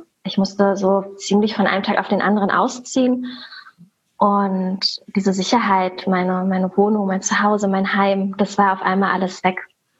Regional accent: Berlin, Germany; Ich wohne in Berlin, ich komme aus Berlin, hier geboren und aufgewachsen und ja, lebe und arbeite hier.

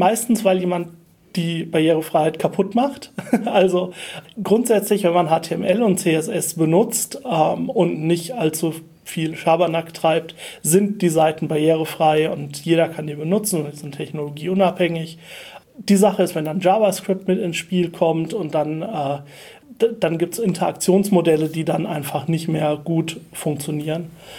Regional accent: Germany; now in Vienna, Austria; ich bin ein Deutscher in Wien und ich kenne niemanden

